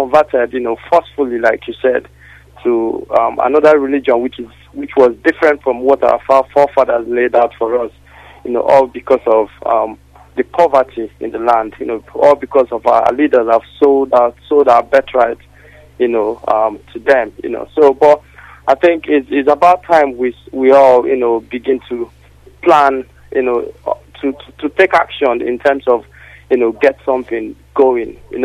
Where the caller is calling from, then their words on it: Israel; I'm from Israel.